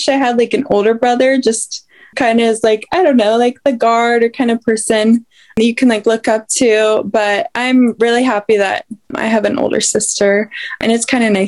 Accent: Portland, Oregon, United States; born there; I was born in Portland, Oregon.

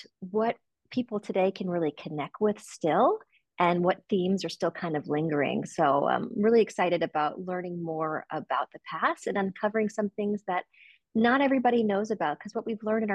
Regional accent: New Orleans, Louisiana, United States; also born or lived in New York City; Well, I was raised in New Orleans, Louisiana. I went to Dominican High School there, an all-Catholic girls' high school.

